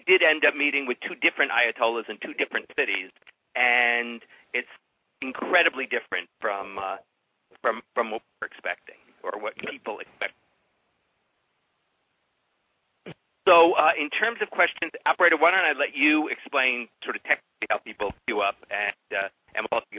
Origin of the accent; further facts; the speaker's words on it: United States; This is the first day of the trip. I said, I'm from America.